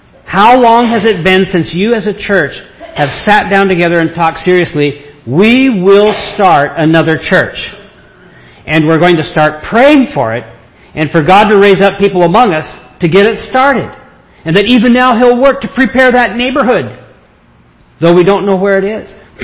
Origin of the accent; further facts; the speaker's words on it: Oregon, United States; I'm from Oregon, as you can tell.